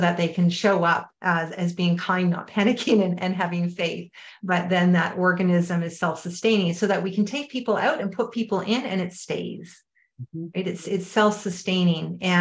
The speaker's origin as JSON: {"language": "English", "town": "Vancouver", "region": "British Columbia", "country": "Canada", "tie": "born or raised there", "also_born_or_lived": "California", "said": "But COVID moved me to my hometown to be closer to my family. And so I'm up here in Vancouver, British Columbia, which is, I'm Canadian, but my business is in the US."}